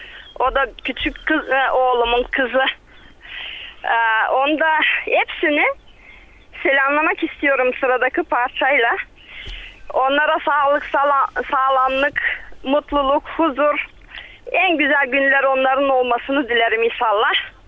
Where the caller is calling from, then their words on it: Milan, Lombardy, Italy; Ben Milano'dan, Opsina Veliki Presas'tan arıyorum.